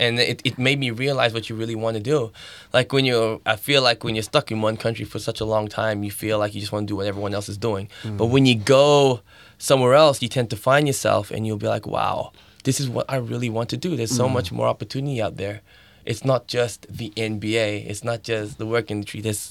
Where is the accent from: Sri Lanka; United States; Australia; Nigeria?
Australia; I feel like us as Australian people as well.